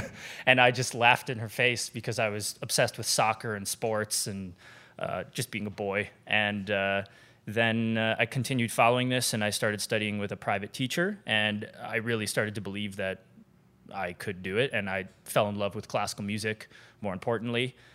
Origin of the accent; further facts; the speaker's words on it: Rochester, New York, United States; Well, I grew up in Rochester, New York. I grew up in a town.